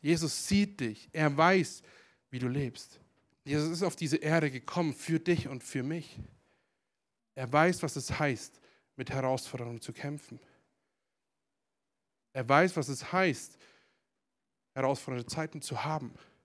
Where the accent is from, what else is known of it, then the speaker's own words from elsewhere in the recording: Bavaria, Germany; in meiner alten Heimat. In dem wunderschönen Oberbayern, im Chiemgau, am Chiemsee.